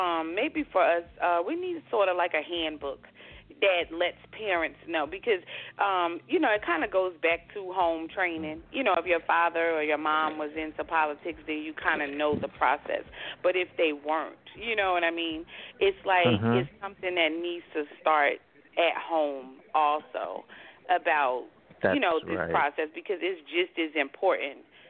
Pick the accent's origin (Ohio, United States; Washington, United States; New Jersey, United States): New Jersey, United States; Newark; in the community I grew up in Newark, you almost never hear of any meetings or anybody going to meetings.